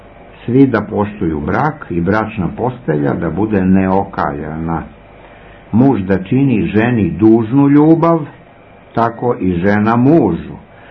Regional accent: Belgrade, Serbia; born there; ja sam rođen u Beogradu

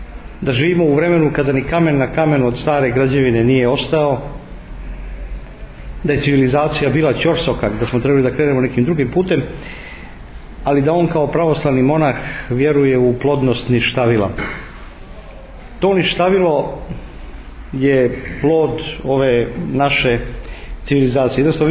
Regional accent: Belgrade, Serbia; ja sam odrastao u Beogradu

